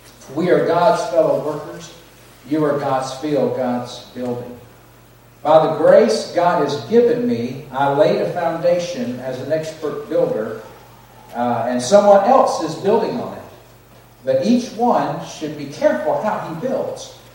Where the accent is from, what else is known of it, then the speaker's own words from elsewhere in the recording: Georgia, United States; now in Coeur d'Alene, United States; I'm from Coeur d'Alene, Idaho. Been living in Coeur d'Alene 12 years. Originally from Georgia.